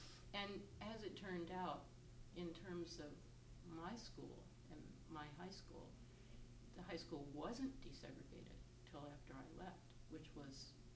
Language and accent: English; the South, United States; accent: Southern; I would point out that I was born and raised in the South.